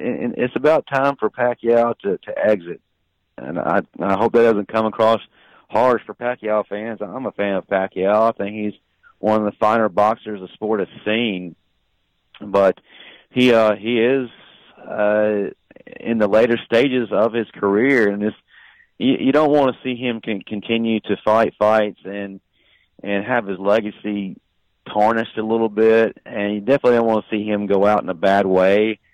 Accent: the South, United States; I was raised in the South where everybody hugged everybody.

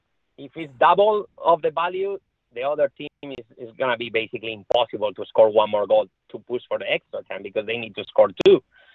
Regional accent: Spain; because I'm from Spain, and I'd rather see in a Spanish team in the next round than an Italian team.

